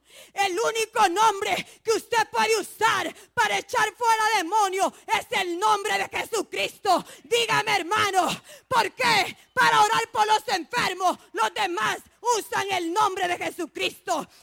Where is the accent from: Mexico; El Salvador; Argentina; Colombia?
El Salvador; moved away; cuando yo vine del Salvador, yo creía en tres dioses